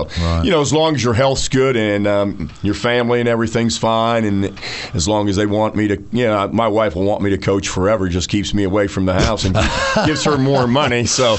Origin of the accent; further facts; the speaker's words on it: Warren, United States; Realistically, I'd probably have stayed in my hometown, Warren, and I'd probably have been working in a steel mill.